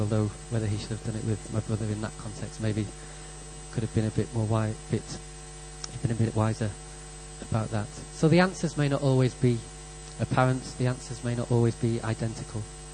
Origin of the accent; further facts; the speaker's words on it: Wales, United Kingdom; born there; I was born in Wales.